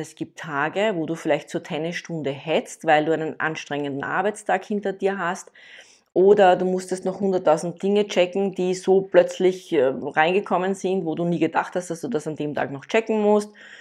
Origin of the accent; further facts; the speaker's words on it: Eastern Austria, Austria; ich bin groß geworden am Sandplatz. Ne? Bei uns im Osten von Österreich gibt es ja hauptsächlich Sandplätze oder auch in Österreich generell, zumindest da, wo ich eben lebe.